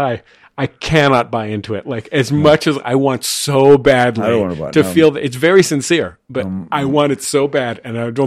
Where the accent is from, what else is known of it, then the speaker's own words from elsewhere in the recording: San Francisco, California, United States; I'm from San Francisco.